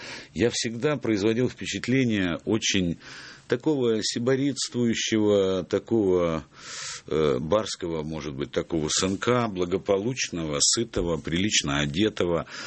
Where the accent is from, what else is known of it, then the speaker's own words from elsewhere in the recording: Odesa, Odesa Oblast, Ukraine; accent: Odesa; я приехал из Одессы. И есть вот тут вот, где верхняя губа, там есть такая уздечка, знаете? Оказывается, ее надо иссекать. А она у меня была такая немножко приросшая, плюс слегка одесский акцент.